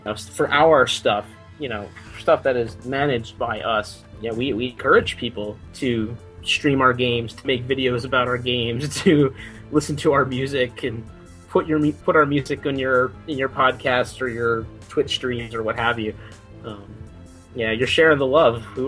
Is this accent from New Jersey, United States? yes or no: yes; New Jersey, United States; now in Japan; And when I went to college, I'm from New Jersey.